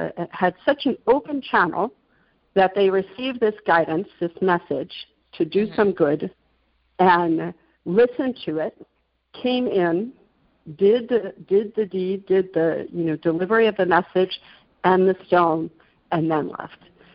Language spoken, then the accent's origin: English; England, United Kingdom; I'd been out the night before. I'm English.